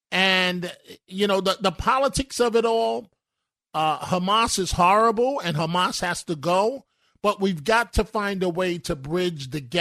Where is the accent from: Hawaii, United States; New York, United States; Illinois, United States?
New York, United States; The more we traveled to different places, the more it made me miss New York, being an American.